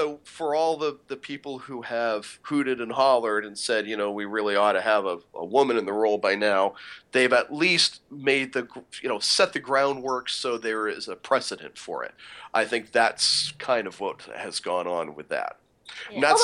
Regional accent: United States; which didn't mean anything to me because I'm an American.

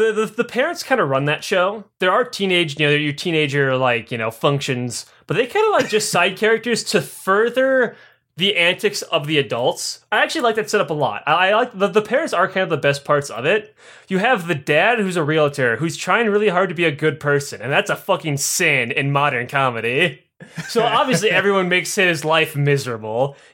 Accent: Illinois, United States; moved away; because I'm from Illinois, and I go to Chicago a lot. Well, I'm not in Illinois anymore

